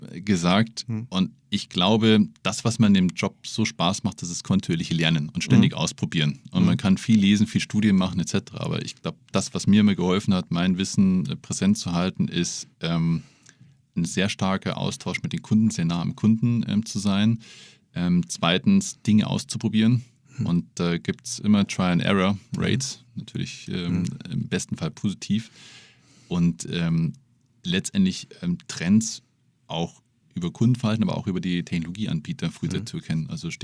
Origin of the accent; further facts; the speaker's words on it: Munich, Bavaria, Germany; Und als Münchner kommt man immer sehr, sehr gerne nach Hamburg